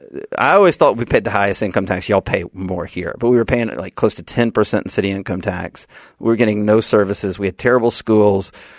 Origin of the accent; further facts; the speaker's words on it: Birmingham, Alabama, United States; I'm from Alabama.